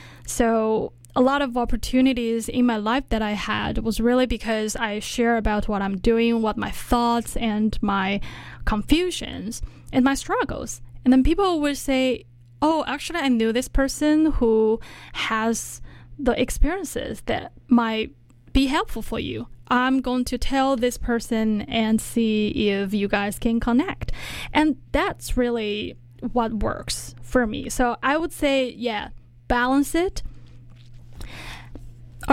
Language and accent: English; China; Well, I'm from China.